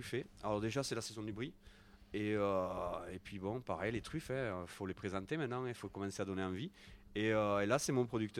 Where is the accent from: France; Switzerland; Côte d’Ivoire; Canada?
Switzerland; Mais voilà, on est suisse.